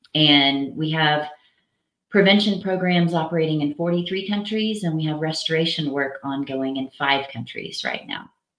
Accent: Missouri, United States; I grew up in southern Missouri. Actually, I was born, I think, in your stomping grounds. I was born in Rolla, Missouri, and grew up in the southwest corner of the state, what many would call the buckle of the Bible Belt.

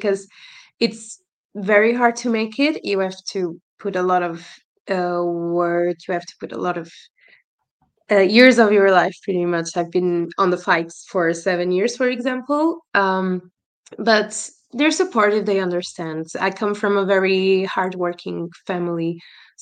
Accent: Portugal; coming from where I come from not only from Portugal, but from a kind of a smallish city.

